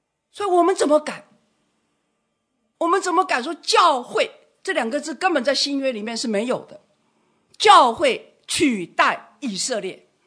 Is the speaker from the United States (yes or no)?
yes; United States; Chinese is a second language; 我们小时候在美国听到孩子讲